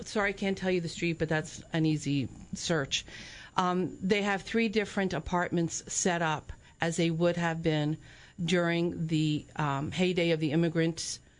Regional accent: New Jersey, United States; And there is a custom in that area. I grew up in New Jersey, in which Halloween or the night before you go out and do mischief.

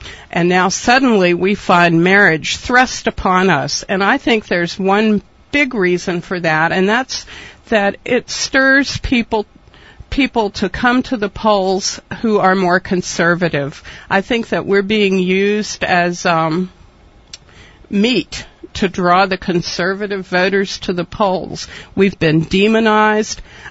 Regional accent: Virginia, United States; Well, I was born in Virginia. I grew up here. I went to college here. I live here now.

